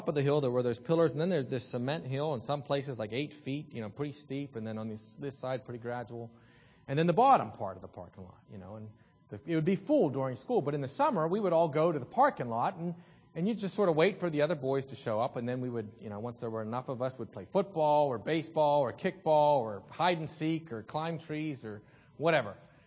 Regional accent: Salzburg, Austria; When I was a boy growing up in Salzburg, I had a good friend, Richie.

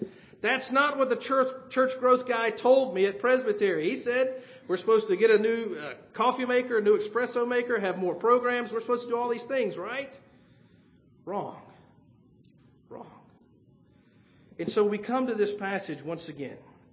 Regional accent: the South, United States; accent: Southern; I grew up in the South, as most of you know, if you can't pick up my accent. And I grew up hearing this phrase. It was part of my culture.

